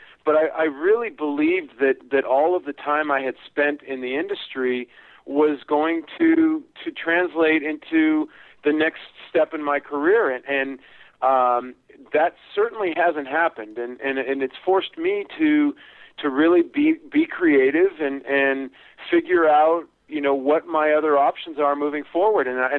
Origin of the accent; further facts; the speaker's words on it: California, United States; I was raised in California, but I've always had a very, very fond feeling of the entire country of Canada.